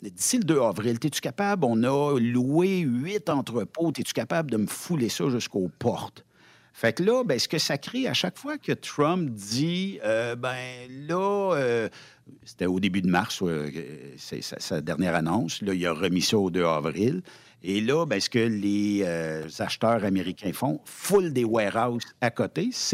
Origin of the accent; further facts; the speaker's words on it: Canada; Je suis un Canadien